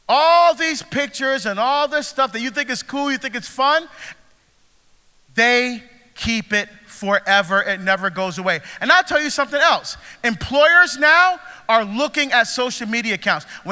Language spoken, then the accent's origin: English; Barbados; born there; I was born in Barbados. I love my Caribbean heritage. I love our food. I love our culture. I love our music. I still speak our dialect.